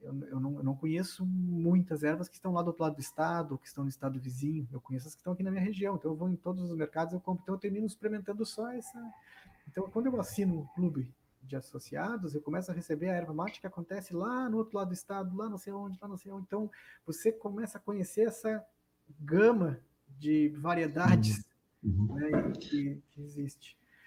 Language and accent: Portuguese; Rio Grande do Sul, Brazil; Eu sou gaúcho, tomo mate desde de guri